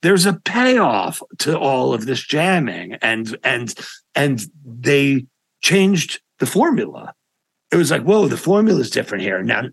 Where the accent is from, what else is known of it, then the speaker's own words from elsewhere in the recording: Manhattan, New York, United States; I'm from Manhattan, and and I went to jazz school in Manhattan at the New School for 2 semesters after my freshman year.